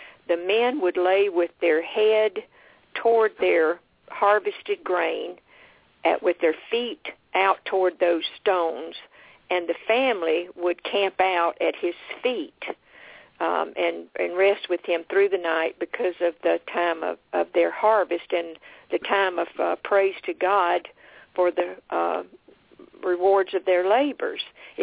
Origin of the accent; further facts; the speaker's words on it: Florence, South Carolina, United States; My dad worked on the railroad. I'm from Florence, South Carolina.